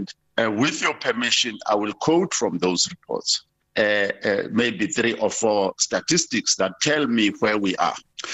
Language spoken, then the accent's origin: English; Soweto, Gauteng, South Africa; born there; I've lived in this country for six decades. I was born in Soweto.